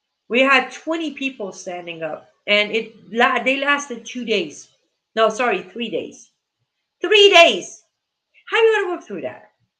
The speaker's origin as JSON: {"language": "English", "country": "United States", "said": "As an American, I'm a free individual."}